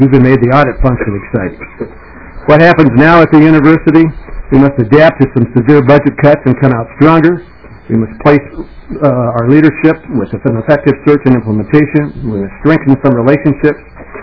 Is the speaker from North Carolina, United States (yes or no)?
no; St. Cloud, Minnesota, United States; I'm from St. Cloud and currently serving as the board regent member from Congressional District 6.